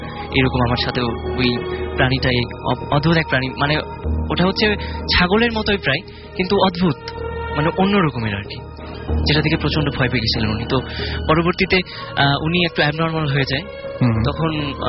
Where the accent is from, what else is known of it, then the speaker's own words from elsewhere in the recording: Dhaka, Dhaka Division, Bangladesh; ধানমন্ডি থেকে এসেছি।